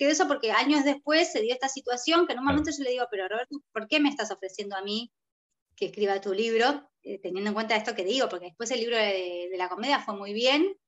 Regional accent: Buenos Aires, Argentina; moved away as an adult; also born or lived in Uruguay / New Zealand; yo soy uruguaya, ¿sí? Que cuando tenía 8 meses, mis padres se fueron a vivir a Buenos Aires, me crié en Buenos Aires, viví la mayor parte de mi vida, hice... la escolarización y la universidad, la hice en Buenos Aires.

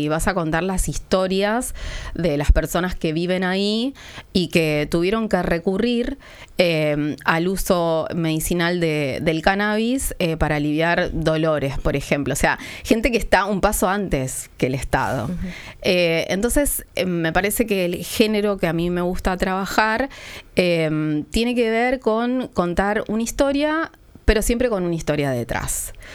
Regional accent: Tierra del Fuego, Argentina; now in Buenos Aires, Argentina; Yo soy de Tierra del Fuego, pero hace muchos años que vivo en Capital Federal

